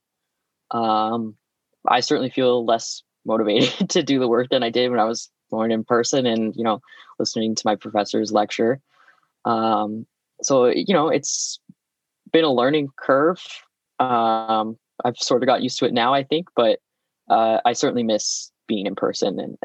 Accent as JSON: {"language": "English", "town": "London", "region": "Ontario", "country": "Canada", "tie": "born or raised there", "said": "I grew up in London."}